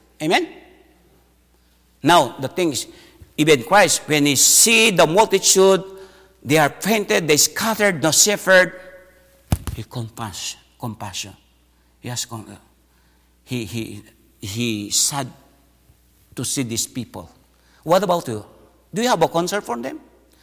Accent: Philippines; English is a second language; Of course, as a Filipino, sometimes we have a pride.

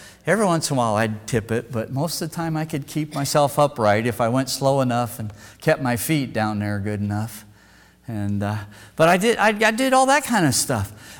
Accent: Wyoming, United States; Like I grew up in Wyoming.

